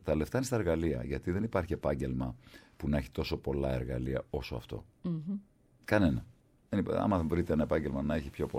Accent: Greece; είμαι από την Ελλάδα και σας παρακολουθώ

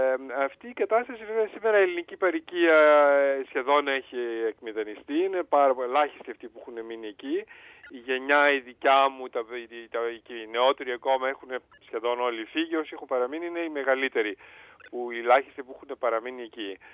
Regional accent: Cairo, Cairo Governorate, Egypt; Ναι, είμαι Αιγυπτιώτης. Έχω γεννηθεί και έζησα σχεδόν όλη την παιδική μου ηλικία στο Κάιρο, στην Αίγυπτο. Μεγάλωσα βέβαια στην Αίγυπτο

